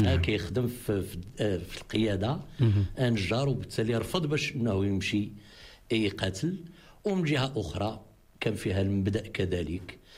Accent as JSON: {"language": "Arabic", "town": "Debdou", "region": "Oriental", "country": "Morocco", "tie": "born there", "said": "من مواليد مدينة دبدو أو قرية دبدو. والدي كان نجار، الحرفة ديالو نجار، ولكن في نفس الوقت كان خدام مع القوات المساعدة، يعني مخزني"}